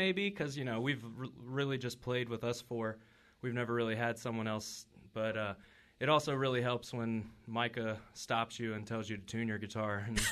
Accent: South Charleston, West Virginia, United States; And I mean, it's a hometown show. We're from South Charleston, so all our people can come out and...

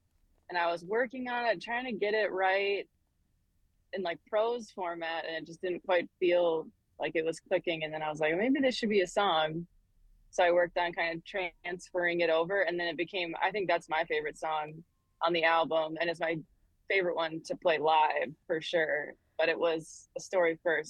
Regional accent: Minnesota, United States; So yeah, it's kind of impossible for me to separate being a Minnesotan and being a musician because they're just so intertwined.

